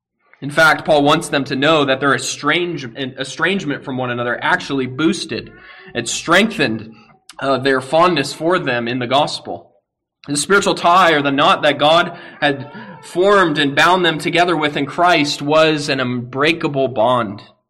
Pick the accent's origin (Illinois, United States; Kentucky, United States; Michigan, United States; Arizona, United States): Arizona, United States; Phoenix; as Meg and I are headed back to Phoenix, my hometown, to spend some time with my parents and two brothers who we haven't seen since our wedding